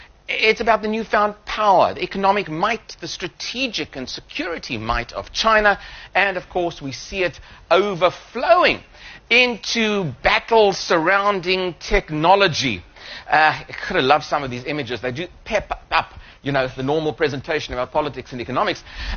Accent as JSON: {"language": "English", "country": "South Africa", "said": "As a South African, when I hear, you know, that an economy is dipping down to 6.2% growth, I do have a sort of a wry smile on my face"}